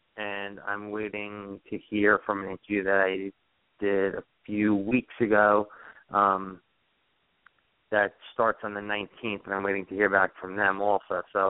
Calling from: New York, United States; I'm calling from New York. I live in New York.

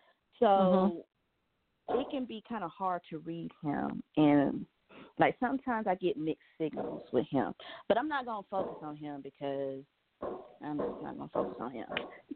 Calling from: Georgia, United States

